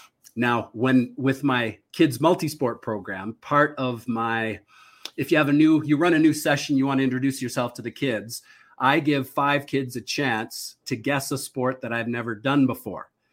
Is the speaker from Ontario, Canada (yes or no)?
yes; Toronto, Ontario, Canada; I grew up in Toronto, a suburb of various suburbs of Toronto at different times.